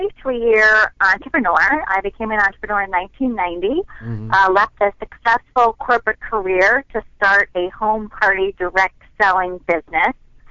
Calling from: New Jersey, United States; I am calling from New Jersey.

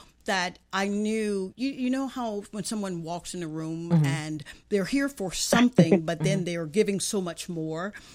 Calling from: Atlanta, Georgia, United States; Atlanta, Georgia.

